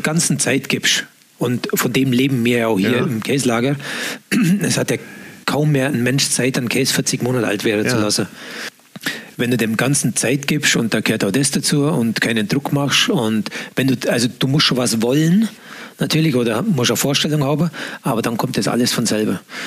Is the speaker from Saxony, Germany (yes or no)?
no; Bavaria, Germany; gerade bei uns im Allgäu